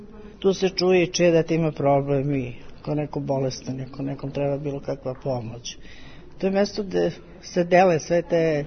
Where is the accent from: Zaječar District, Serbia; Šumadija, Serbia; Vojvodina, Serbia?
Zaječar District, Serbia; Boljevac; dolazim iz Boljaca ispod Rtnja.